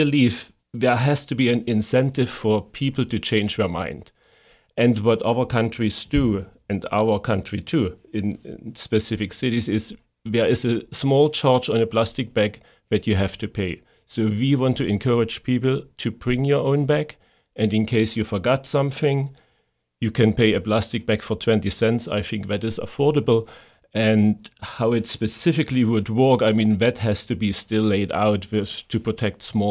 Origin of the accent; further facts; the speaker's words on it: Tampa, Florida, United States; I'm from Tampa, Florida, and I'm the coordinator for the local Green Party here in Tampa.